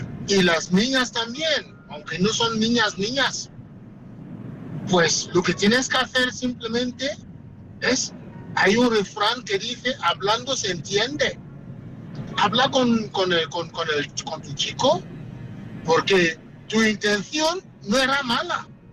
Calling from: Valencia, Valencian Community, Spain; de Valencia, hasta luego.

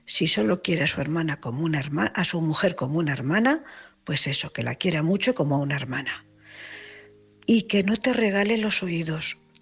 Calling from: Cuenca, Castilla-La Mancha, Spain; corresponsal de Cuenca.

